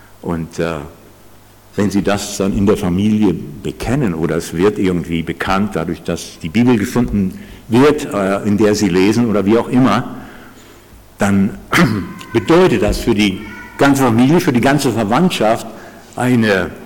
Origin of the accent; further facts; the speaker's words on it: Germany; Mentalität, Prägung, die wir haben als Deutsche sozusagen.